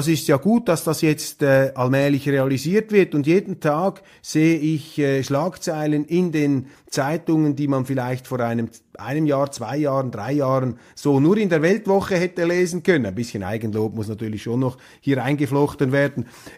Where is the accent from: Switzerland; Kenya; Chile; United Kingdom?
Switzerland; Und als Schweizer hat man da gelegentlich gut reden, hinter den sieben Bergen. Wir haben da die relative Beschaulichkeit unserer Alpenanarchie.